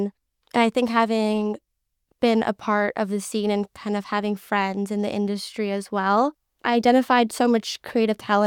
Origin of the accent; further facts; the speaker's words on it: Ontario, Canada; Yeah, I mean, growing up in the Greater Toronto Area